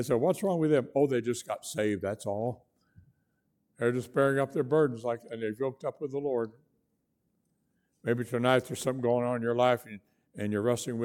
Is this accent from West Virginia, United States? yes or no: no; San Antonio, Texas, United States; I'm from San Antonio. We can say San Antonio.